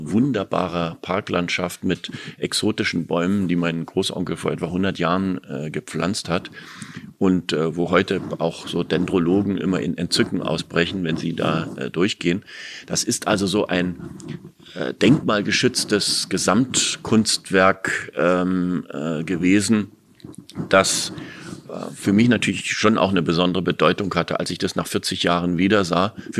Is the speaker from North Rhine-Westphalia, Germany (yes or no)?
no; Berlin, Germany; ich so als Berliner Ferienkind war dann öfter auf diesem Weingut